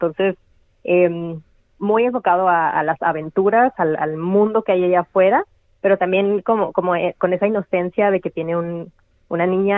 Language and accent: Spanish; Mexico; Creciendo en México, yo creo que sí se ven mucho las diferencias entre lo que los niños pueden hacer y lo que las niñas pueden hacer o no pueden hacer.